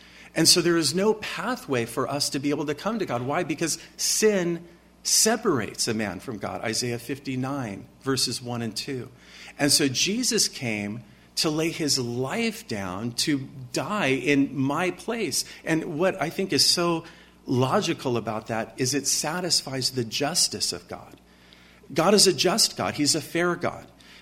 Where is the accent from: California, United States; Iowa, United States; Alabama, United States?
California, United States; San Luis Obispo; born there; I was born in San Luis Obispo. It's over by Santa Barbara. And why my folks ever moved from there, I'll never know